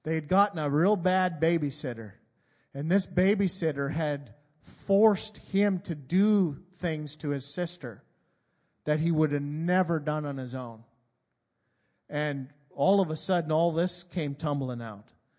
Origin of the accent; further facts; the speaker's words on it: Canada; moved away as an adult; I grew up in Canada, and so I don't know anybody around here how they grew up.